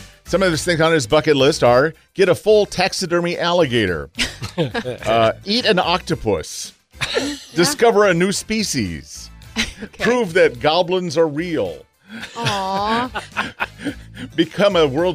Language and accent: English; California, United States; born there; I was born in California. We had Del Taco there.